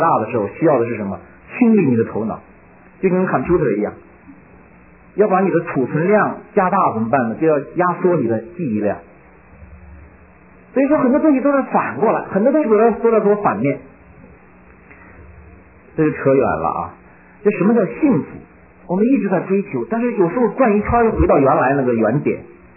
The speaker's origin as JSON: {"language": "Chinese", "country": "China", "tie": "born or raised there", "said": "我们小时候在农村的时候啊，在中国大陆"}